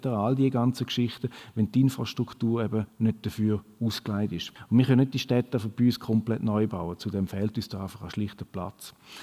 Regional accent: Switzerland; aber definitiv nicht anschlussfähig bei uns in der Schweiz.

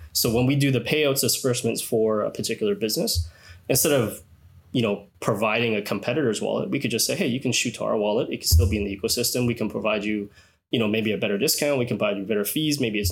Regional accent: Canada; because I'm from Canada.

